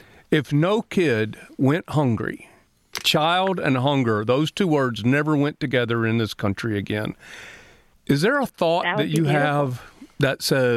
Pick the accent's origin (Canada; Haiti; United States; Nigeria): United States; Alabama; And we should all be impressed, because I'm from Alabama.